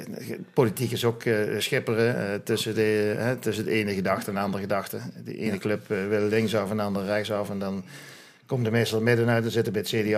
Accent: Boxmeer, North Brabant, Netherlands; ik kwam uit Boksmeer.

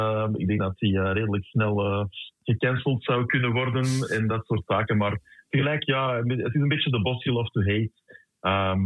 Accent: Deurne, Flanders, Belgium; Maar ik ben van Deurne, dus uiteraard ben ik voetbalsupporter

